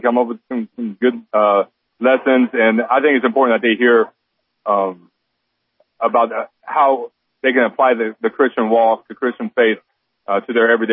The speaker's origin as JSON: {"language": "English", "town": "Waynesfield", "region": "Ohio", "country": "United States", "tie": "born or raised there", "said": "Well, I've always been a All-Glades County boy. I grew up in Waynesfield."}